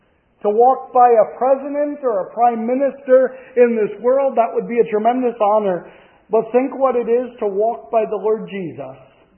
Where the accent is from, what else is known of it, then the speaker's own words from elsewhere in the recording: United States; Now, I'm an American, you know, we fought a whole war to get out from under that royal system